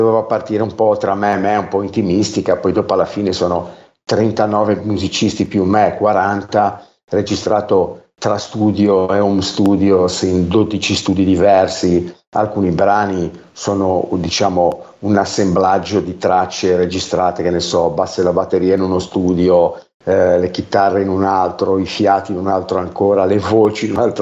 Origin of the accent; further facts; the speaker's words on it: Genoa, Liguria, Italy; in realtà da genovese ovviamente l'ho fatto tramite raccolta fondi